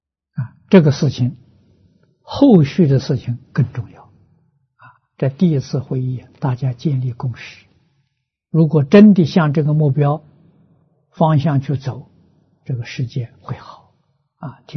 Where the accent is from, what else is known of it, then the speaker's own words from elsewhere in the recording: Tangchi, Anhui, China; 在我老家汤池啊，做个实验